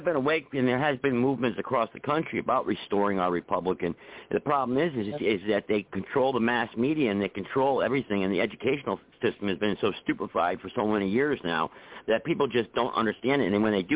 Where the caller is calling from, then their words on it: North Carolina, United States; I'm calling from North Carolina.